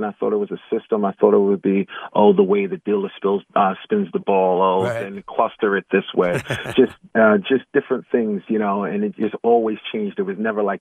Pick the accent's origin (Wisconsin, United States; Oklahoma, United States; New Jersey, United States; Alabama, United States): New Jersey, United States; I grew up in Jersey, around Atlantic City area, but never really gambled.